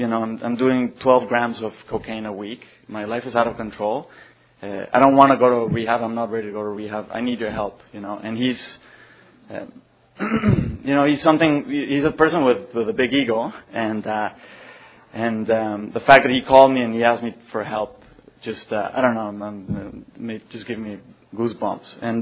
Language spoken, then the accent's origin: English; Mexico City, Mexico; I'm an alcoholic, and I'm from Mexico City.